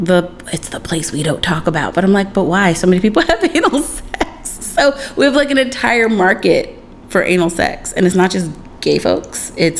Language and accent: English; South Carolina, United States; Oh, I grew up in South Carolina.